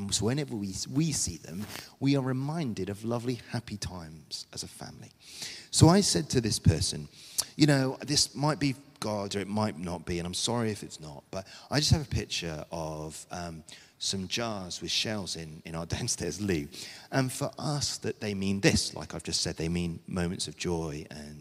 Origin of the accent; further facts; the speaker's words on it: United Kingdom; I'm very British.